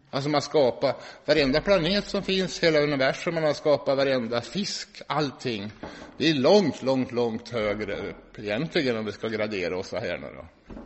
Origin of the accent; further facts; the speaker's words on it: Norrland, Sweden; Vi som är norrlänningar. Vi som är norrlänningar ska jag säga.